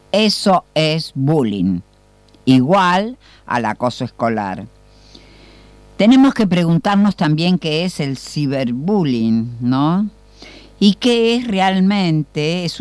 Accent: General San Martín, Buenos Aires Province, Argentina; soy del distrito de General San Martín

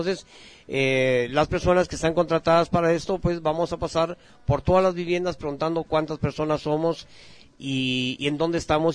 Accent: Guatemala; cuántos guatemaltecos habitamos en el país

